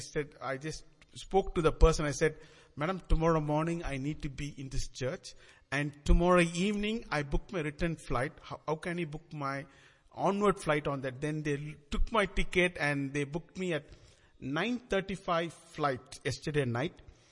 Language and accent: English; India; English is a second language; moved away as an adult; now in Canada; And by the way, I'm an Indian and I'm new to Canada.